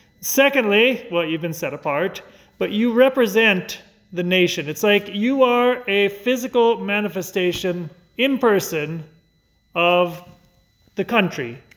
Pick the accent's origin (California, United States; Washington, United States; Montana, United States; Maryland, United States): Washington, United States; Seattle; Okay, I'm going to admit to you, I grew up in Seattle. I'm a Seahawks fan.